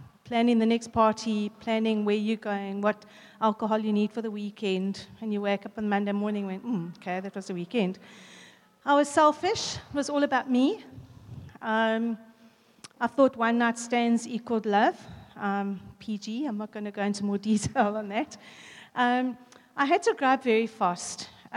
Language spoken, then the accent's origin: English; East London, Eastern Cape, South Africa; I grew up in East London. I got a job in Pick and Pay, East London, as a cashier